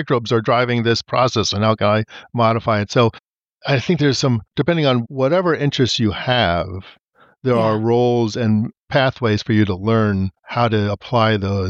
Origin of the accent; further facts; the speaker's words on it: New York, United States; moved away as an adult; Yeah, I grew up in the Northeast, New York.